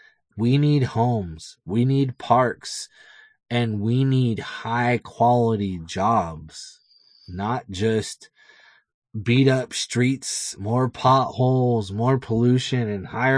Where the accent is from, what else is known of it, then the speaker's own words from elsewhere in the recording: Tacoma, Washington, United States; I was born in Tacoma as a late birth baby and had trouble surviving as a youth. And I grew up on the hilltop in a low income family